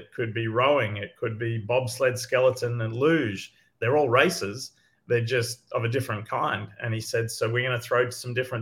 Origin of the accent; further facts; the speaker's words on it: Australia; now in United States; Because growing up in Australia, a lot of my mates, their parents were from other countries